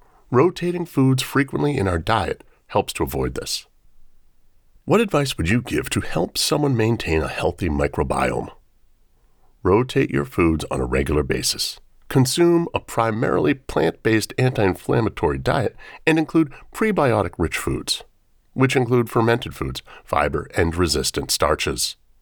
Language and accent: English; Missouri, United States; Yes, I was born and raised in the Midwest. I miss the beautiful lakes and the fall season, and still have a tight group of close friends there